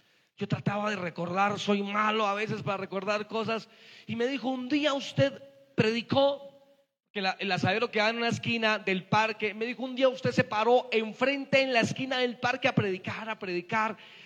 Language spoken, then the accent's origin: Spanish; San Miguel, Boyacá, Colombia; Yo me vine de San Miguel, como 10 años después tuve que ir a hacer una diligencia cerca de San Miguel en Boyacá. Y entonces yo dije, yo quiero pasar por mi pueblo